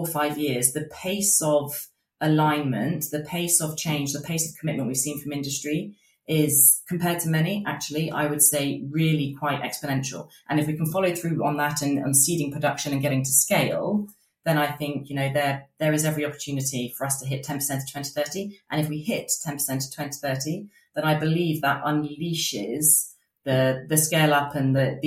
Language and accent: English; United Kingdom; I guess I would say I'm typically British in my ability to speak languages, which is I can't.